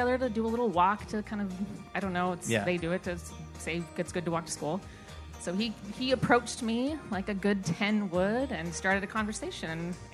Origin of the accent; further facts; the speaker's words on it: Mukilteo, Washington, United States; I'm from Mukilteo, Washington.